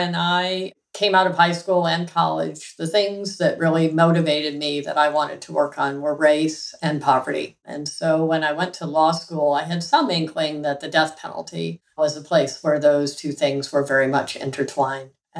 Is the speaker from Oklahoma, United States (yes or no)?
no; Minnesota, United States; also born or lived in Wisconsin; In the Great Lakes region, Minnesota, Wisconsin.